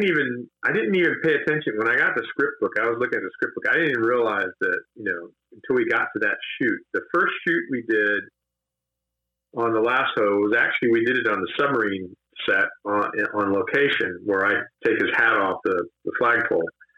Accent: Japan; And the Japanese had some really good teams and some big stars in the time I was growing up in Japan.

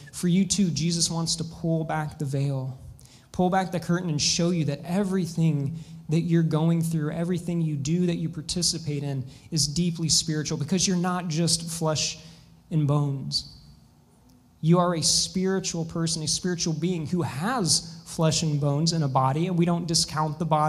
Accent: Texas, United States; I'm from Texas.

